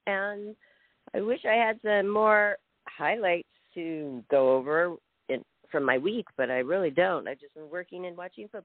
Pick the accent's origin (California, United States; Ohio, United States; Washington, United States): Washington, United States; which I know … loves because we're both from Washington